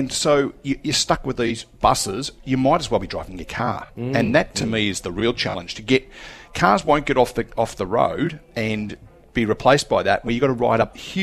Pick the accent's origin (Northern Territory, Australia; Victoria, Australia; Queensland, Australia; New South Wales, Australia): Victoria, Australia; Doncaster; now in Geelong, Australia; I was brought up in Doncaster, at East Doncaster, and now live in Geelong